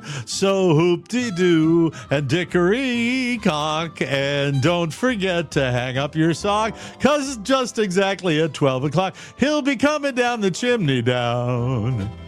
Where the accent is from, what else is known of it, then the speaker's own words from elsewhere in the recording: Estero, Florida, United States; the Greg Norman outlet store here in my hometown of Estero, Florida.